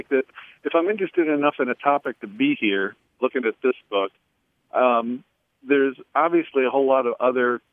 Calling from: Noblesville, Indiana, United States; I'm calling from Nobleville, Indiana.

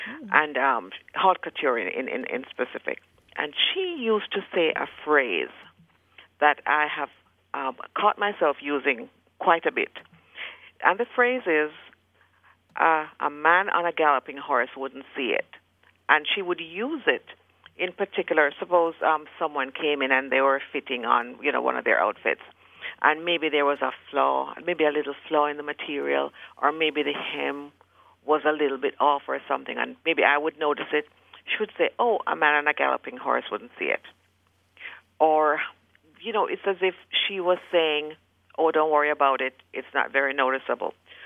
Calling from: Heath, Texas, United States; I am calling from Heath, just a little bit outside of Dallas

